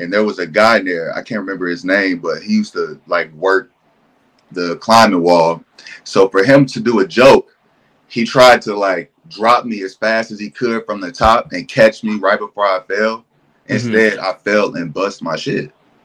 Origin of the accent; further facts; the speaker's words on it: Indiana, United States; So like I'm from Indiana. So if you're from Indiana, the first thing you know is play basketball.